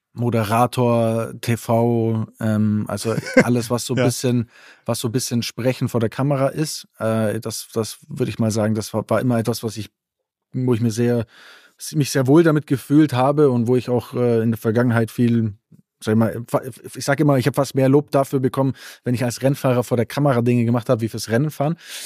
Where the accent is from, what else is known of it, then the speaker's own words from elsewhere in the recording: Bavaria, Germany; Ich bin natürlich auch im Allgäu groß geworden, da ist jetzt nicht so richtig viel Action.